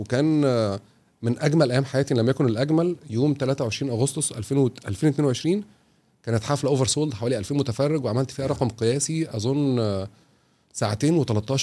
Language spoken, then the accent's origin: Arabic; Kafr El Sheikh, Kafr El Sheikh Governorate, Egypt; وانا عشان جاي من كفر الشيخ فانا مثلا لو انا في كفر الشيخ لسه في سن 15 او 14 سنة